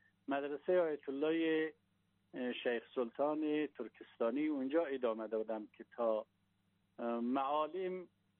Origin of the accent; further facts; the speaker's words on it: Ghazni, Afghanistan; also born or lived in Daykundi / Mazar-i-Sharif; در سال 1334 در ولایت دایکندی منطقه است به نام سنگتخت در اونجا به دنیا آمدم. اصالتاً از ولایت غزنی هستم، از ولسوالی مالستان قریه شیرداغ. به سن 7-8 سالگی رسیدیم، دوباره پدرم برگشتن به ولسوالی جاغوری